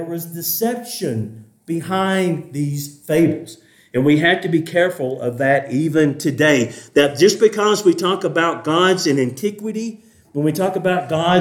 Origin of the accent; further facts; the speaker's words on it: the South, United States; So I'm from the South, and we like to put as much syllables in a word as we can